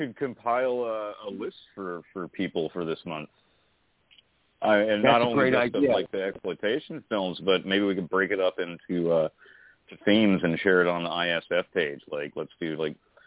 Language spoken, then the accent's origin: English; the South, United States; I was in a punk band when I was growing up in the South